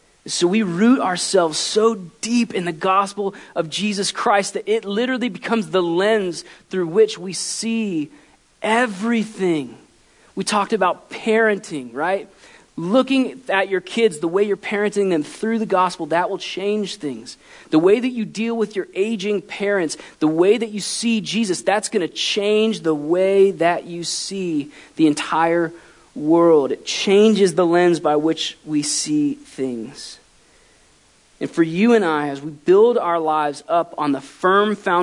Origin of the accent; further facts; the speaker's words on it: Waterford, Florida, United States; I told the story of how when Terry and I grew up in Waterford.